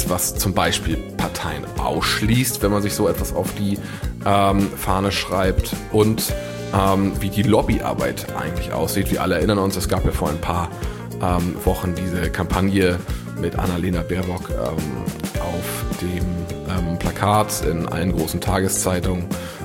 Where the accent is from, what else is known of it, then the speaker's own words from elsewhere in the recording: Bavaria, Germany; am Ammersee treffen, meiner alten Heimat.